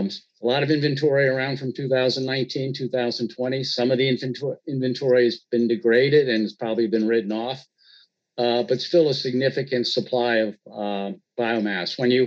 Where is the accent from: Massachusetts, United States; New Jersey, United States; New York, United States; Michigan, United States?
New York, United States; I was just going to say, in my home state of New York